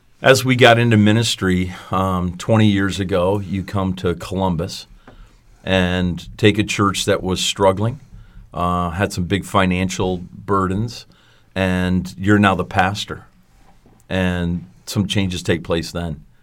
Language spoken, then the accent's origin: English; Canada; I was a Canadian boy back in Canada